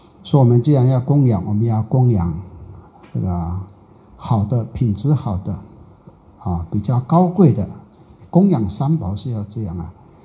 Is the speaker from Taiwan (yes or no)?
yes; Taiwan; 以前我们呢在台湾呢、啊，我们的亲戚啊